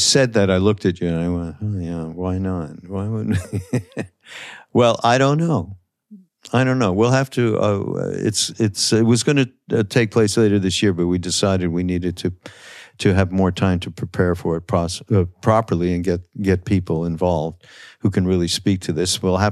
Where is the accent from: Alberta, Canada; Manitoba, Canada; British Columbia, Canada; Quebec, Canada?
Quebec, Canada; Montreal; when I was growing up in Montreal.